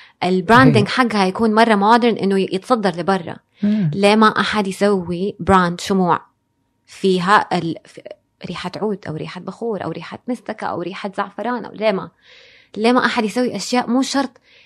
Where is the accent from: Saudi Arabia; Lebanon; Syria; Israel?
Saudi Arabia; Hejaz; إحنا عندنا في الحجاز لازم في الأفراح سكر نبات وهيل وفوفل وقرنفل